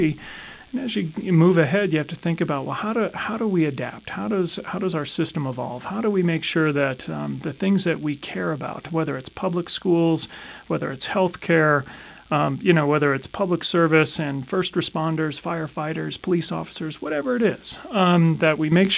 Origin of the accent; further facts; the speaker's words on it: Denver, Colorado, United States; For me as a kid growing up in Denver, the world ended in Aurora, and then I didn't even know that there was a place called Parker, Colorado